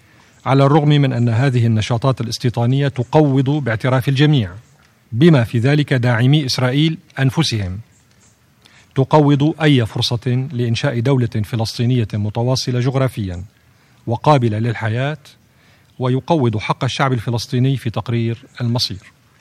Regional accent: Syria; الوضع في بلادي سوريا

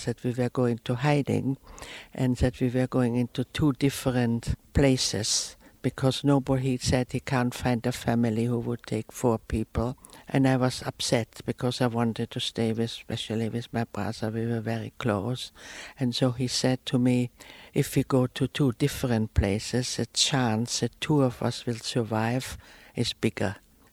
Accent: Vienna, Austria; And so when she heard I came from Vienna, she said, oh, you must come up to my father.

